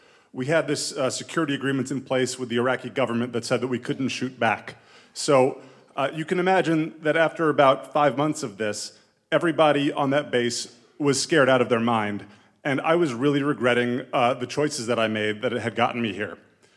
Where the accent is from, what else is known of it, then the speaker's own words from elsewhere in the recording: New York, United States; he knew that I was a lawyer from New York